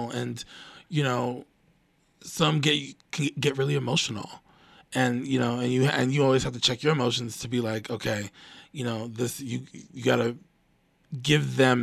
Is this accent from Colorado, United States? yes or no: yes; Aurora, Colorado, United States; because I grew up in Aurora and that's all that there was just everybody of everything, you know?